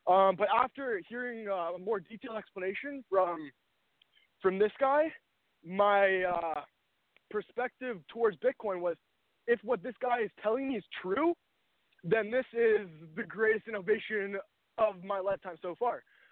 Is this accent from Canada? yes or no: yes; Toronto, Ontario, Canada; So I grew up in Toronto. I lived in the same house my whole life in Toronto. I went to McGill University in Montreal.